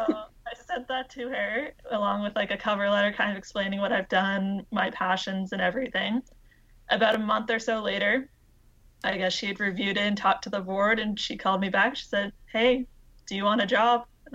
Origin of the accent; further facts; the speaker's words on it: Fredericton, New Brunswick, Canada; I decided I did not want to stay in my hometown. I'm from New Brunswick, and I was like, nope, I want to go. And my parents pretty much said, from Fredericton, yeah.